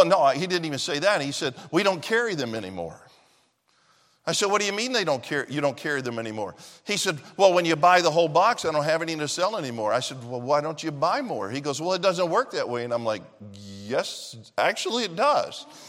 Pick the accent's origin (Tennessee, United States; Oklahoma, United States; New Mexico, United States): Tennessee, United States; I mean, my wife's from Michigan and I'm from Tennessee.